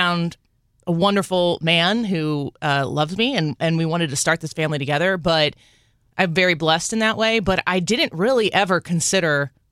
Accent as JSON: {"language": "English", "town": "Edwardsville", "region": "Illinois", "country": "United States", "tie": "born or raised there", "said": "we were both born and raised in Edwardsville, Illinois, across the river. So we've grown up in Madison County."}